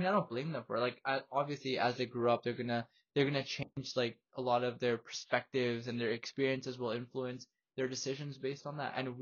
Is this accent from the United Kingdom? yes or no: no; Canada; I'm not even Indian. I don't know anything about the culture. I grew up in Canada, fam.